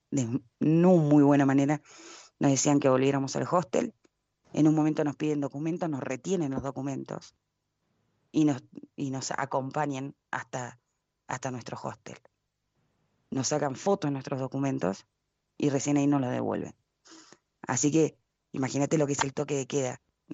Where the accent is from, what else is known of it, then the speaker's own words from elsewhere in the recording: General Belgrano, Buenos Aires Province, Argentina; now in La Plata, Argentina; yo soy originaria de General Belgrano, provincia de Buenos Aires, me fui a estudiar allá.